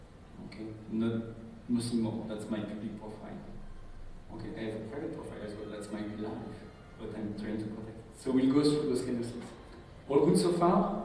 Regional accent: France; accent: French; English is a second language; So I say I'm French. You can guess it with my French accent. It may take a couple of time to accommodate to my accent, so I apologize for that.

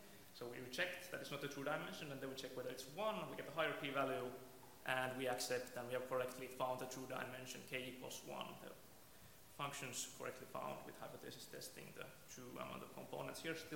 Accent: Finland; from Finland

